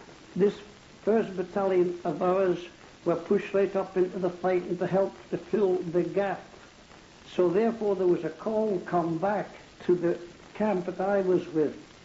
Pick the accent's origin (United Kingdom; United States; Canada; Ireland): United Kingdom; Berwick-upon-Tweed, North East England; we visited a number of places on the Scottish border. One of them was Berwick upon Tweed, my hometown.